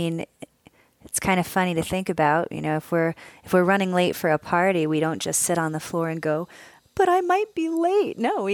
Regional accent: Houston, Texas, United States; I grew up mostly in Houston

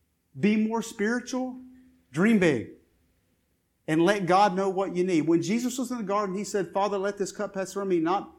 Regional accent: Lubbock, Texas, United States; I grew up in Lubbock, Texas. There's a school of preaching there called the Sunset School of Preaching.

